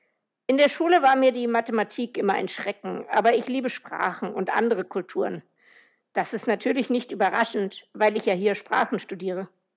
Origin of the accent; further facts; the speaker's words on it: Wales, United Kingdom; Ich glaube, meine Kindheit in Wales, aber auch meine Reisen, vor allem in Nordafrika, haben mich kulturell geprägt.